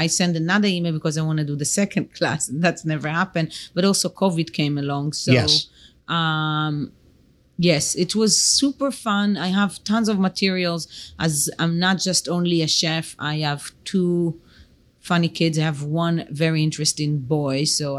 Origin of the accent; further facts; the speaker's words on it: Israel; now in United States; I grew up in a tiny, small town next to Tel Aviv, 5 minutes from Tel Aviv, with a Jewish religious family.